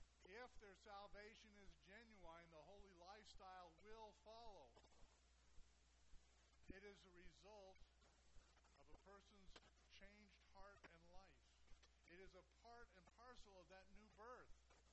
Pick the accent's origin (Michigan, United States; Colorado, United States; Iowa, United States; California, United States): California, United States; well, I'm from Southern California, so we caught moths.